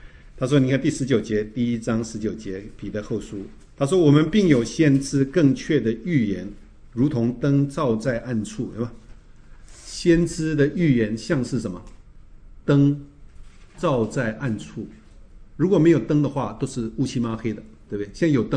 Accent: China; 我们中国人有没有相信有神？

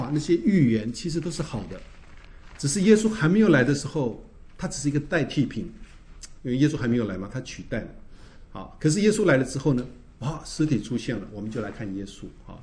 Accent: China; 我们中国人有没有相信有神？

